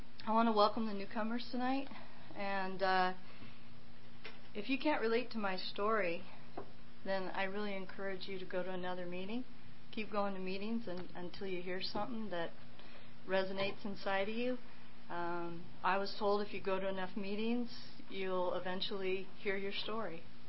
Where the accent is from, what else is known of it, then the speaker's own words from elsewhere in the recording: Saratoga, California, United States; Well, I grew up in Saratoga, as it says, and I grew up in the hills, and as a child, I was a real isolator from the get-go.